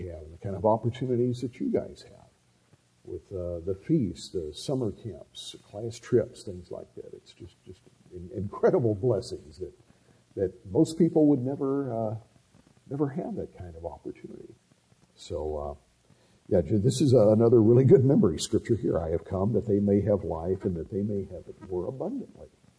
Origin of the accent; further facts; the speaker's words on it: Alabama, United States; I grew up in Alabama, and I was 15 when my family started attending the church.